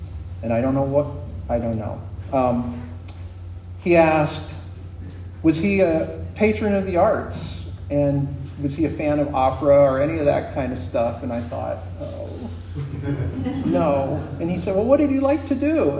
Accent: New Hampshire, United States; those are the reasons that I ended up growing up in New Hampshire.

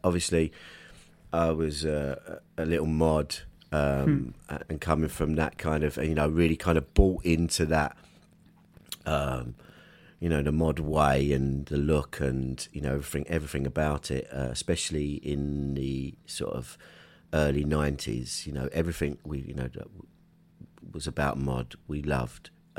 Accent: London, United Kingdom; growing up in London

